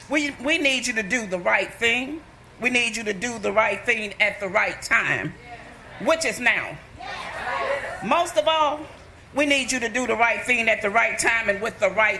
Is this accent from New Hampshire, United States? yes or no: no; Dallas, Texas, United States; I am here from Dallas, Texas.